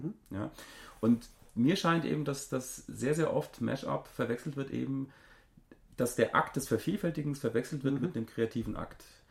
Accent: Poland; weil ich bin Pole und meine Hymne kam nicht, aber sie kam.

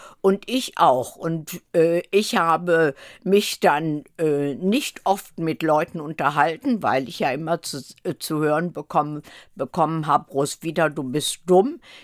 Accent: Kleinfahlberg, Lower Saxony, Germany; also born or lived in Braunschweig; Ich bin in Braunschweig geboren, aber im Landkreis Wolfenbüttel aufgewachsen. Und zwar in der Gemeinde Kleinfahlberg

